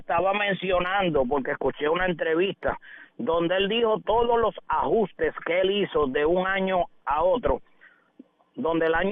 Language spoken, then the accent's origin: Spanish; Puerto Rico; nos ha dado a nosotros los boricuas